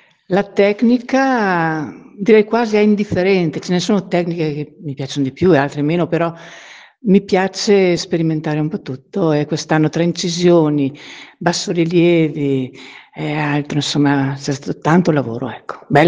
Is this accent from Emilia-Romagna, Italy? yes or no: no; Canale d'Agordo, Veneto, Italy; vengo da Canale d'Agordo.